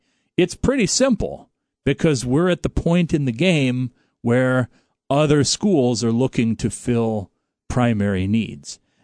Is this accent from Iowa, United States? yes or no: yes; DeWitt, Iowa, United States; TJ Sikkema, who just got drafted out of my hometown of DeWitt, Iowa, shortly after the first round.